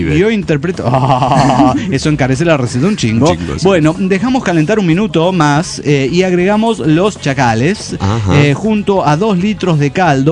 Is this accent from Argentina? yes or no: no; Arriaga, Chiapas, Mexico; estaba exactamente frente a Pemex en mi pueblo, Arriaga.